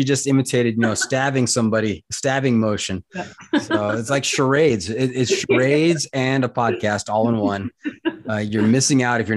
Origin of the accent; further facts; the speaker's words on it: California, United States; a boy from Southern California, an American